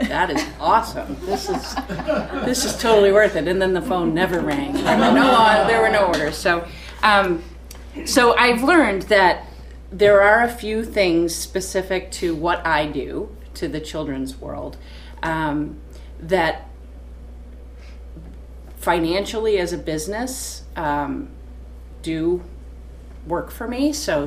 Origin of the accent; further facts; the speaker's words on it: Michigan, United States; I fortunately have two ponds because I'm originally from Michigan.